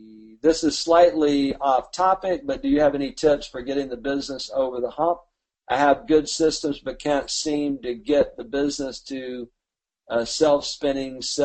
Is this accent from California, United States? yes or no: no; Alabama, United States; You know I'm from Alabama, right?